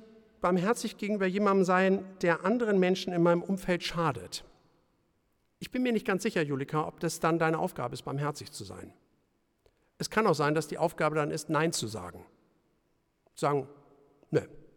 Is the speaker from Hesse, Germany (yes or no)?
no; Schleswig-Holstein, Germany; wir als Schleswig-Holsteiner sagen würden